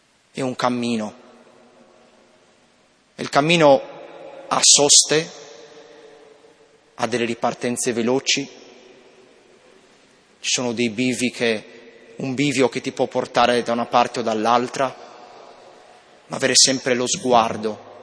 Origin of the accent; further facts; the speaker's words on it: Sardinia, Italy; accent: Sardinian; per il mio accento sardo